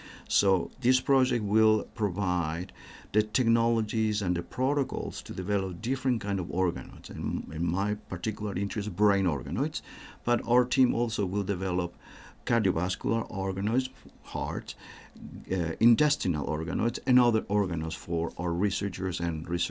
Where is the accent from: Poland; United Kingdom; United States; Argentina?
Argentina; born there; English is a second language; I was born in Argentina, and I got my degree as MD, medical doctor